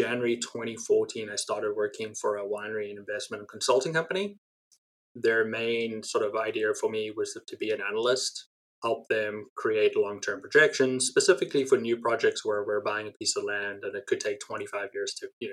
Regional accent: South Africa; my home country of South Africa

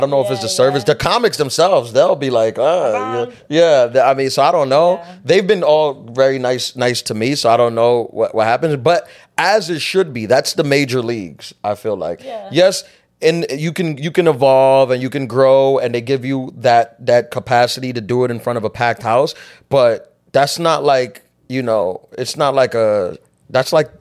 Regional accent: New York City, New York, United States; Yeah, so that was the thing, because I'm from New York. I started here, born and raised here, started comedy here.

